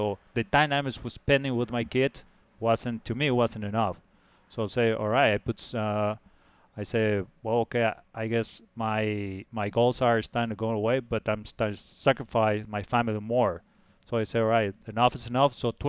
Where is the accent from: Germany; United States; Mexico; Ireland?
Mexico; Mexico City; Because I was from Mexico, born and raised in Mexico, Mexico City.